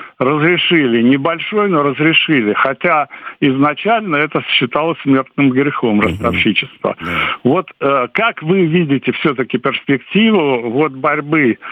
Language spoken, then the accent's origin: Russian; Saint Petersburg, Russia; Я как раз из Санкт-Петербурга.